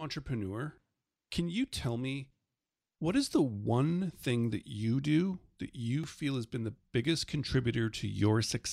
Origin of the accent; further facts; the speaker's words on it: Canada; I'm Canadian